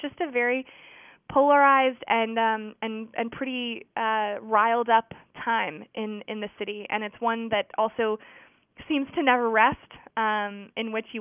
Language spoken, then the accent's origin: English; Winston-Salem, North Carolina, United States; And I grew up in Winston-Salem, but I didn't go to any North Carolina schools